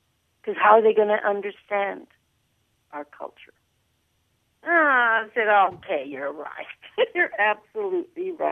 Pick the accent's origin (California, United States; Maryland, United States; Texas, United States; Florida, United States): Texas, United States; Alice; also born or lived in Chicago; I was born in Chicago but raised in a small little town in Alice